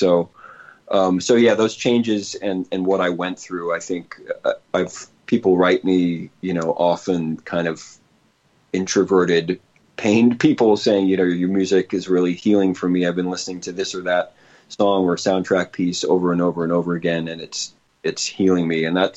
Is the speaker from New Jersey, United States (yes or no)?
no; San Francisco, California, United States; Well, the family, yeah, it was a California upbringing in all of that might imply. I grew up in San Francisco